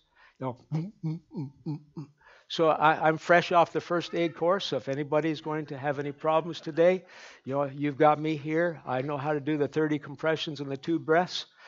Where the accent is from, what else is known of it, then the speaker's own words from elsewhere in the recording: Canada; So, you know, being Canadian, eh? We use good Canadian maple syrup in our cooking.